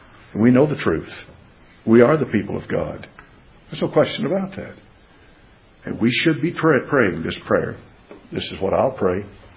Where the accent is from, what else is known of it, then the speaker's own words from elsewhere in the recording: United States; born there; I'm an American. You know, I was born here in this nation.